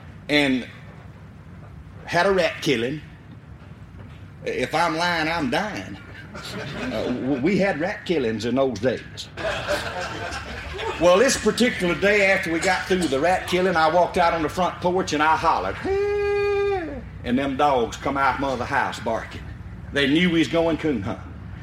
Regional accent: Liberty, Mississippi, United States; I come from Route 4, Liberty, Mississippi.

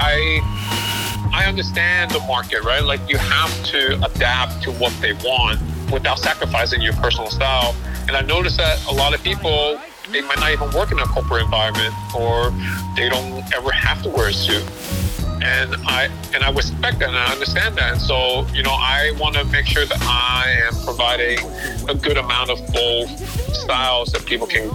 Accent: New York City, New York, United States; street style is what I grew up with in New York City.

